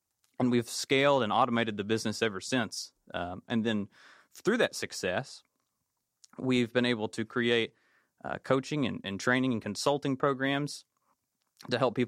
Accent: Middlesboro, Kentucky, United States; Yeah, we're all actually from here in Eastern Kentucky. We grew up in the mountains of Appalachia. I'm from Middlesboro.

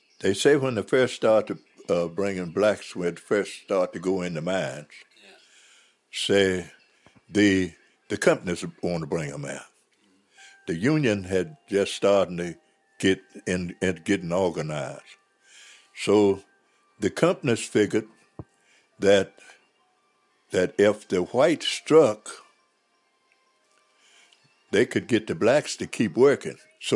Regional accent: Ekman, West Virginia, United States; I was born in West Virginia. I was born down at Ekman, where I grew up at.

